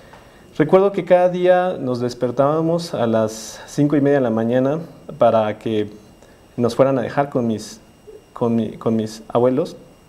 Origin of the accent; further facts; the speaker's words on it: Mexico City, Mexico; born there; Yo nací en la Ciudad de México el 22 de septiembre de 1990.